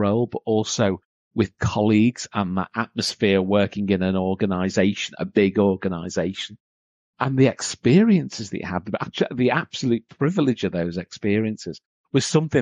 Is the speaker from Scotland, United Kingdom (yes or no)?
no; Liverpool, North West England, United Kingdom; So I grew up in Liverpool.